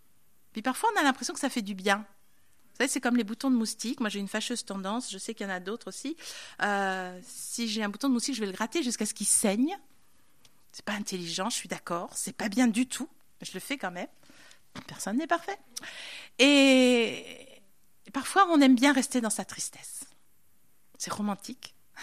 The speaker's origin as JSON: {"language": "French", "country": "France", "said": "parce qu'on est français. En bon français, il faut qu'on râle quand même."}